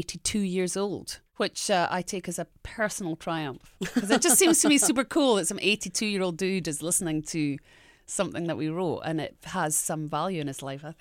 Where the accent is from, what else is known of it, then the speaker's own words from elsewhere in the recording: Scotland, United Kingdom; because I came from Scotland, so I said girl. I don't say girl. Mm-hmm. I say girl.